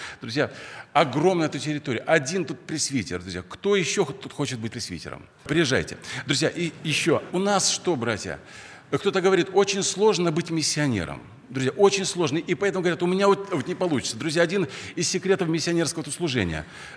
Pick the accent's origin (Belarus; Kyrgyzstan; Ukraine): Belarus; now in Russia; Я сам с Белоруссии. И я люблю ту Беларусь.